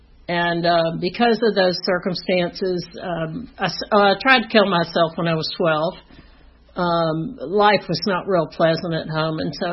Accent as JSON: {"language": "English", "town": "Atlanta", "region": "Georgia", "country": "United States", "tie": "born or raised there", "said": "I was born in 1955 in Atlanta at Crawford Long Hospital downtown. I grew up in Buckhead."}